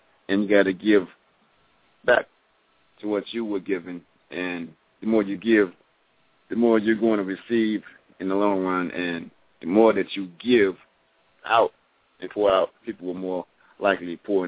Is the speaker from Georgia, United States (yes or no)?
yes; Atlanta, Georgia, United States; I'm from Atlanta, Georgia, USA, representing poetry, music, you know, original art